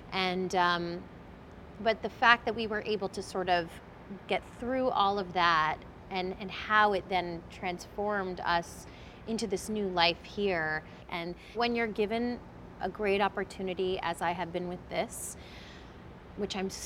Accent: Bronx, New York, United States; born there; I was born in the Bronx. My mom was a nurse, my father owned a deli.

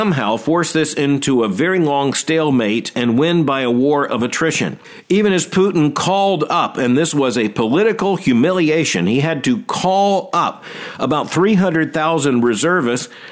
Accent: Florida, United States; Now, when I was a boy growing up in Florida

